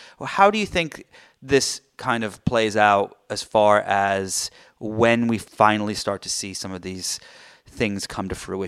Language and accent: English; United Kingdom; Also, I'm British